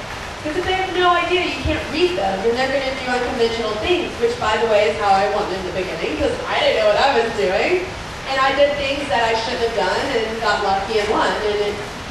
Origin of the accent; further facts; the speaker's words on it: Texas, United States; I'm from Texas, but I don't know what Texas Hold'em is.